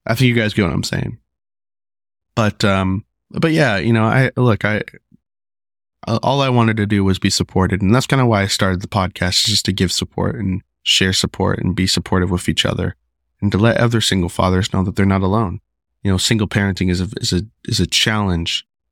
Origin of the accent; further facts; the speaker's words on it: Las Vegas, Nevada, United States; also born or lived in Michigan / New York / California / Arizona; So I was born in Michigan. I lived in New York. I think a little bit in California. We went to Arizona, Washington State, I went to middle school in Nebraska, and then I went to high school in Vegas